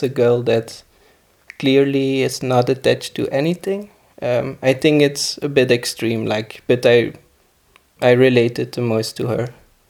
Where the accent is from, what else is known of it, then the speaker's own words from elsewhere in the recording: Belgium; English is a second language; now in Spain; I'm from Belgium, and I'm now an Erasmus student in Spain for this year.